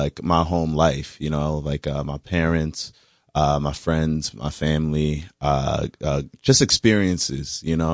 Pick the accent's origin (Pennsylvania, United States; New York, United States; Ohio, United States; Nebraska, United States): New York, United States; Liberty; I grew up in Liberty, actually.